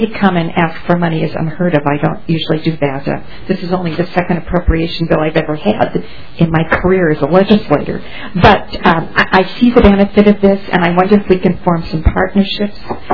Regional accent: Minnesota, United States; born there; and I was born in Norman County.

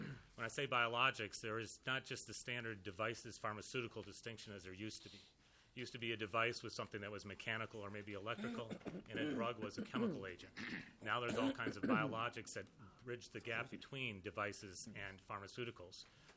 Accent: St. Anthony, Minnesota, United States; I am a constituent. I grew up in St. Anthony Village.

